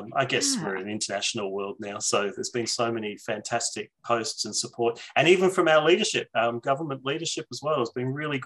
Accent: Australia; Australia. So, and again, I'm happy to insert subtitles for anything that people may not understand about my accent.

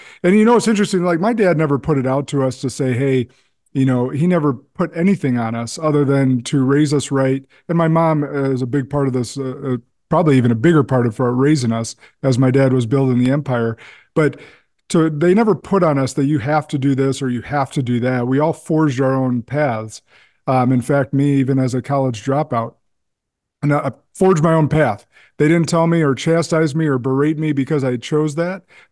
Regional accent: Peoria, Illinois, United States; also born or lived in Ottawa, Illinois; So my father moved us quickly down to central Illinois, Peoria, Champaign. And before high school, I was moved up to Madison, Wisconsin, which is now where I call home.

